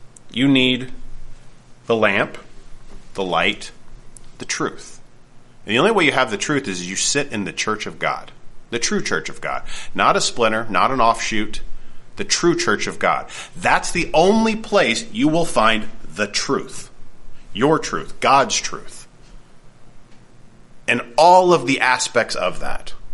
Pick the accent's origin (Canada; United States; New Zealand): Canada; Being a Canadian, kindness is a thing drilled into us from a young age.